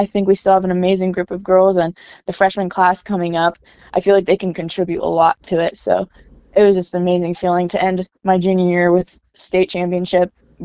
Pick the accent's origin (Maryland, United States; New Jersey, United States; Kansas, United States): Kansas, United States; I was from Kansas.